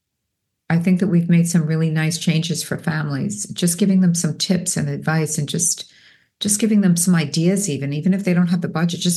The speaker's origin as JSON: {"language": "English", "region": "New York", "country": "United States", "tie": "born or raised there", "said": "I was born and raised in New York, so I have about as much patience as like, I don't have patience."}